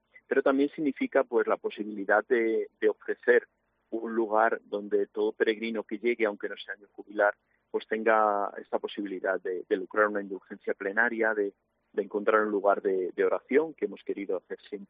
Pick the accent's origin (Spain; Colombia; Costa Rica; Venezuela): Spain; Ávila, Castile and León; nosotros los abulenses, como estamos tan acostumbrados, como cuando uno vive siempre al lado de alguien que conoce